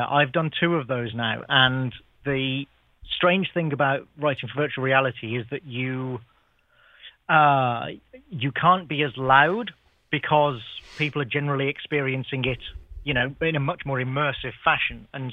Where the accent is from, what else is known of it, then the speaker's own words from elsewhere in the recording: England, United Kingdom; You must remember, I grew up in England